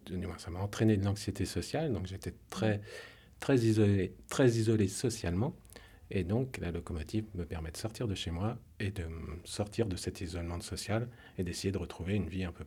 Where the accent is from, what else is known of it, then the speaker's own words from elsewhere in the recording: La Tourandry, Pays de la Loire, France; je suis natif de La Tourandry, un tout petit village qui est à côté de Chemillé-en-Anjou.